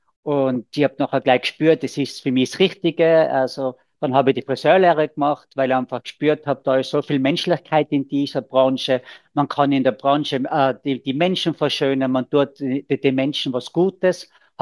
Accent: Hall in Tirol, Tyrol, Austria; ich komme aus Halle in Tirol.

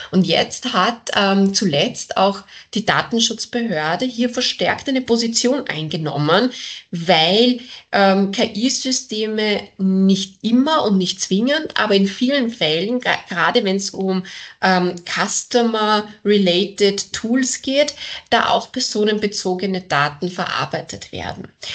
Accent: Vienna, Austria; Ich bin ja aus Wien

